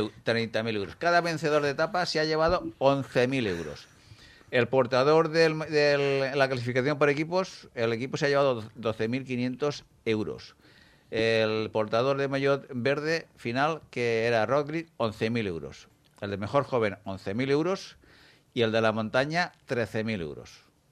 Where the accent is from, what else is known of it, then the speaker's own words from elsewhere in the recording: Spain; Somos españoles, somos muy, muy aficionados a nuestro deporte.